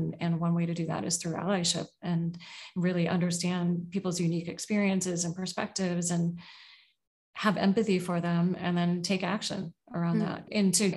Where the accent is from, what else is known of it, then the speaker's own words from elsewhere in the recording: Oakland, California, United States; also born or lived in San Francisco / Seattle; I was born in San Francisco, grew up in Oakland, and then in Seattle. And in Seattle, I lived in South Seattle. So very diverse neighborhoods.